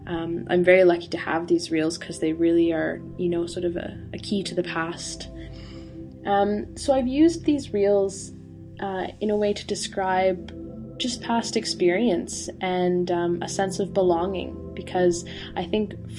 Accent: Canada; moved away as an adult; now in United Kingdom; I am an exchange student. I'm traveling over here for 4 months and I'm from Canada originally.

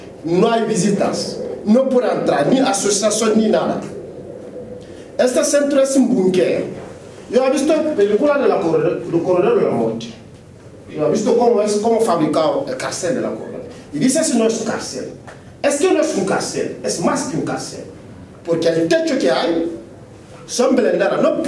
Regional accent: Guinea; Spanish is a second language; now in Spain; cuando le he presentado a la gente que yo soy de Guinea Conakry

